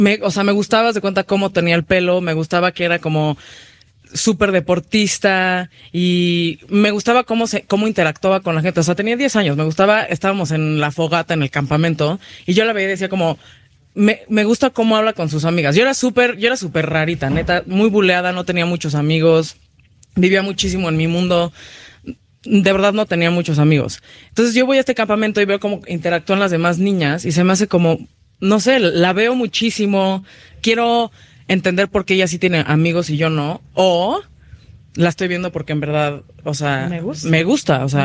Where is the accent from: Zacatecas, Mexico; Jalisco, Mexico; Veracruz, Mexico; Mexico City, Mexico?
Mexico City, Mexico; Crecí en la Ciudad de México